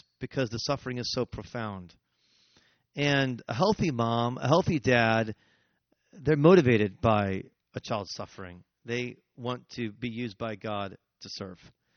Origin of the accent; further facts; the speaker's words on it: United States; That just gets weird as an American.